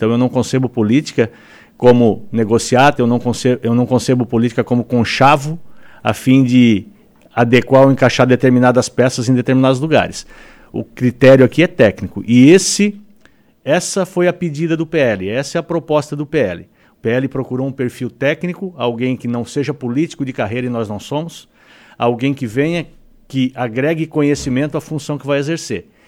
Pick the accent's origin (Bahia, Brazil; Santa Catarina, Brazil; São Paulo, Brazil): Santa Catarina, Brazil; Criciúma; now in Urussanga, Brazil; sou de Criciúma, 43 anos, né? Resido aqui em Uruçanga há 11 anos